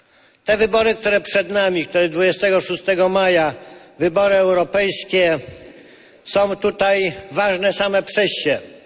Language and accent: Polish; Warsaw, Masovian Voivodeship, Poland; Ja mówię kurpie, bo tak się w Warszawie mówi, a ja z Warszawy